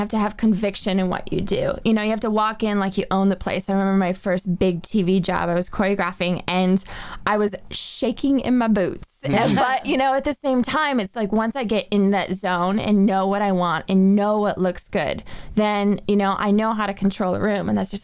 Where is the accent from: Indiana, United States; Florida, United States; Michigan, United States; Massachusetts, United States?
Michigan, United States; Detroit; I am from Detroit, Michigan, and I grew up being a competition dancer.